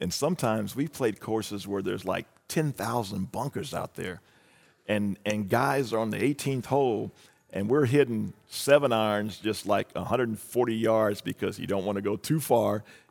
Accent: Oklahoma City, Oklahoma, United States; I grew up in Oklahoma City

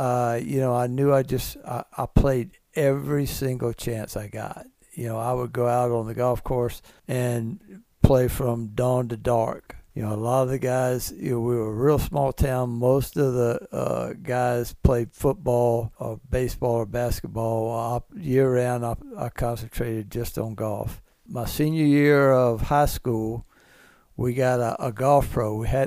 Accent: Beaufort, South Carolina, United States; I grew up in Beaufort, South Carolina.

